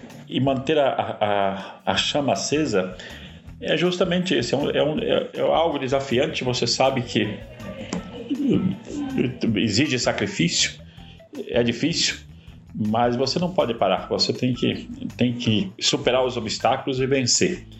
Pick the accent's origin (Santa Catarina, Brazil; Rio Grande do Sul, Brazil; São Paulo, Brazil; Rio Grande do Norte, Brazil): Santa Catarina, Brazil; Joinville; eu saí lá de Joinville, vim para cá, andei 3 mil quilômetros para chegar aqui